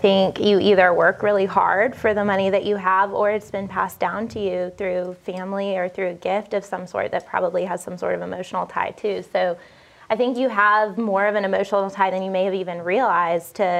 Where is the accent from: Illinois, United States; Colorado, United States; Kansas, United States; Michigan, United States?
Colorado, United States; I grew up in Colorado, he grew up here, so we came from different places